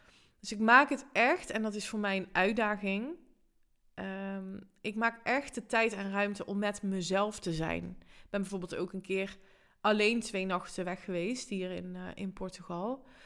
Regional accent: Netherlands; Ik vind Nederland, dat is toevallig, daar ben ik geboren en daar ben ik opgegroeid

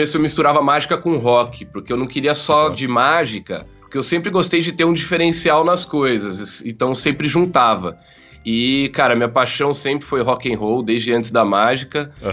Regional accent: Portugal; eu sou de Portugal e o cara é fã de um mágico brasileiro

